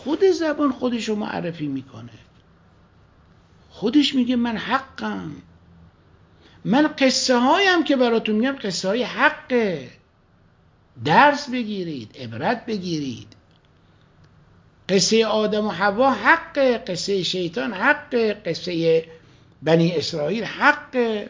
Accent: Dezful, Khuzestan, Iran; ما رئیس قطار گفت کجایی هستی؟ گفتم دسپولی.

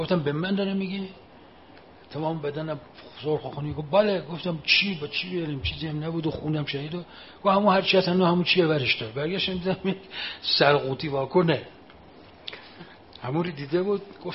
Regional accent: Mashhad, Razavi Khorasan, Iran; این خاکریز سمت راست ما بچه های تیپ جواد العمه علیه السلام بودن، مال شهر خودمون مشهد.

